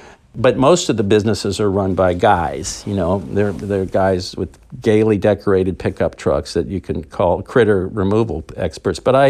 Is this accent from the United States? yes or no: yes; Florida, United States; just growing up in Florida, I always end up rooting for Mother Nature.